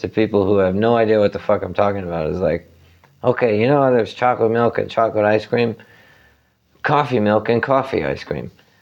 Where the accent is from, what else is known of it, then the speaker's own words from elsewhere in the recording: Rhode Island, United States; That's just so many good memories growing up in Smith Hill and going to the parade and just being able to take my kid there now.